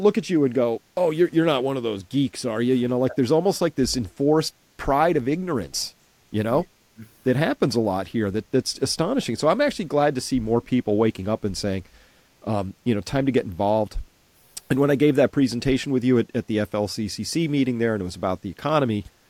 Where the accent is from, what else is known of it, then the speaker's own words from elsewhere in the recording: New England, United States; because I came from New England, where if you were poor, that equated to decrepit and dirty and shabby.